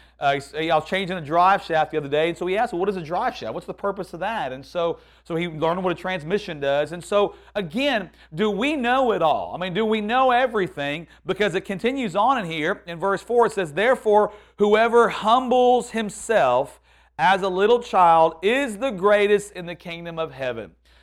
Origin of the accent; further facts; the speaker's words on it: Texas, United States; You know, we're from Texas.